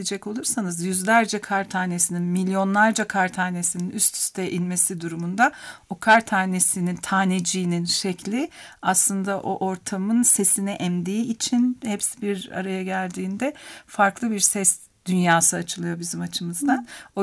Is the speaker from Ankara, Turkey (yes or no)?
yes; Ankara, Turkey; Bu bizim için de geçerliydi biz çocukken Ankara'da.